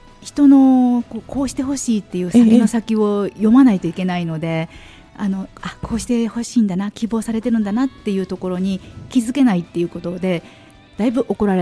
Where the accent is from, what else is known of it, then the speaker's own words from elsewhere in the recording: Shiga, Japan; あと地元の滋賀県であります広告代理店